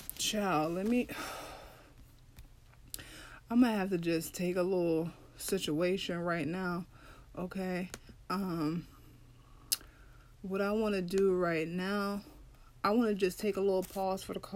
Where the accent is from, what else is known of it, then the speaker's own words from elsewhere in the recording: Jamaica; now in United States; because, child, I'm from Jamaica. And I ain't had no green card, y'all.